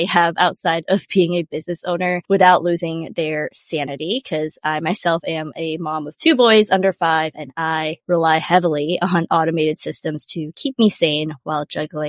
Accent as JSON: {"language": "English", "region": "Kuala Lumpur", "country": "Malaysia", "lives_now": "Tampa, United States", "said": "I am based in sunny Tampa, Florida, but I am originally from Kuala Lumpur, Malaysia."}